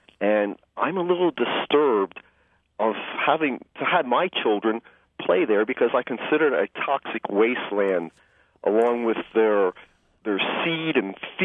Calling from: Pennsylvania, United States; About 15 miles north of Allentown.

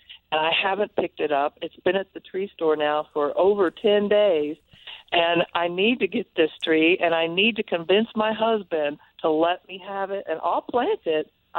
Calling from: Norman, Oklahoma, United States; I'm fine, and I'm calling from Norman, Oklahoma.

